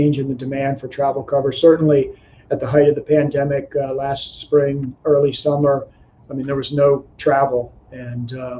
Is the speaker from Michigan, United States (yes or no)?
no; Pennsylvania, United States; also born or lived in Florida; I think growing up in Pennsylvania, you know, you grow up on bent grass greens. It's kind of who you are. I have lived in Florida for a number of years